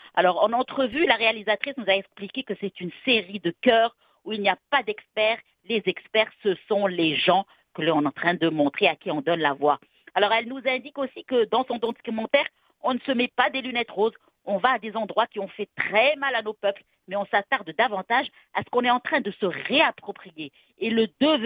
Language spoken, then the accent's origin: French; Quebec, Canada